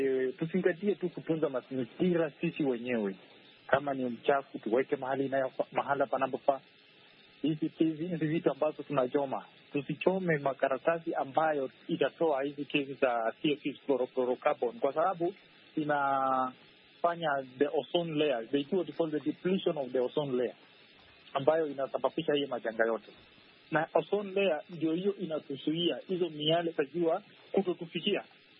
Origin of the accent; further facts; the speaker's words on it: Kenya; now in Angola; Mimi ni Mkenya lakini nafanya kazi nje ya Angola.